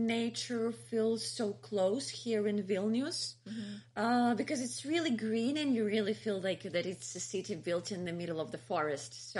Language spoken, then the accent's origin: English; Belarus; now in Lithuania; before I even moved here, I've been to Lithuania quite a few times, because I come from Belarus.